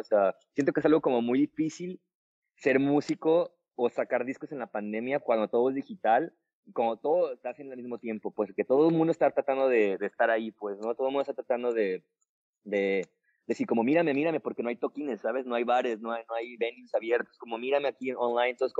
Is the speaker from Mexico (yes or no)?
yes; Mexico; yo soy mexicano, yo crecí en México, pues, digo, a pesar de que tenga doble nacionalidad, yo crecí en México